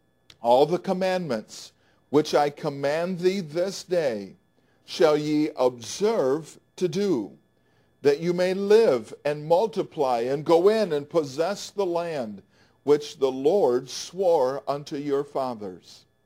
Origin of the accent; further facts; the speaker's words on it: New York, United States; But when I was a little boy growing up in Western New York, I began my lifelong love of trains.